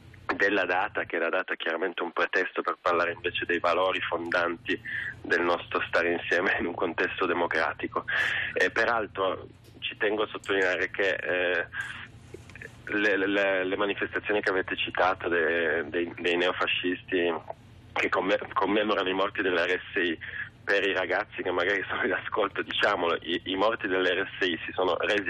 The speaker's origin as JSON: {"language": "Italian", "town": "Turin", "region": "Piedmont", "country": "Italy", "said": "ieri io sono torinese"}